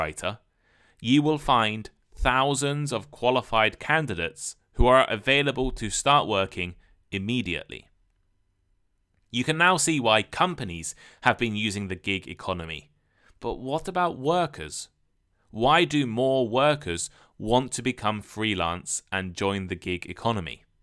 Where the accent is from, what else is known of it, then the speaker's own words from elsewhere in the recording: United Kingdom; I'm from the United Kingdom.